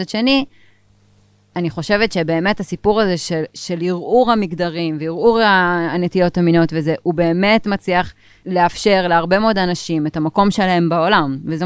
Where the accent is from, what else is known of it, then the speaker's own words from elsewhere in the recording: Hod HaSharon, Central District, Israel; אני לא גדלתי בשלומי, גדלתי בהוד השרון, זה 20 דקות מפה.